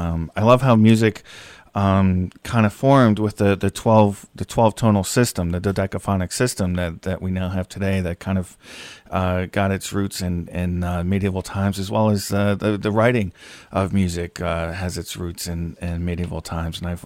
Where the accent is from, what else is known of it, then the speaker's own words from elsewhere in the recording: United States; I think you know, I'm American.